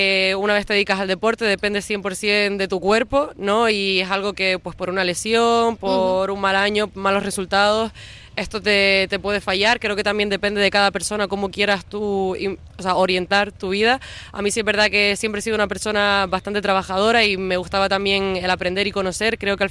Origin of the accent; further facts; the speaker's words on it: Las Palmas de Gran Canaria, Canary Islands, Spain; also born or lived in Barcelona, Spain; De Las Palmas de Gran Canaria.